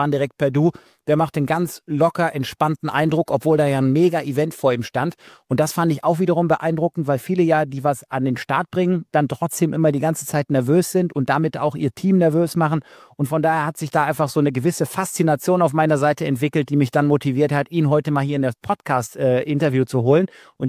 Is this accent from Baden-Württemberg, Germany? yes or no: no; Leverkusen, North Rhine-Westphalia, Germany; weil es bei mir um die Ecke ist, ich komme ja aus Leverkusen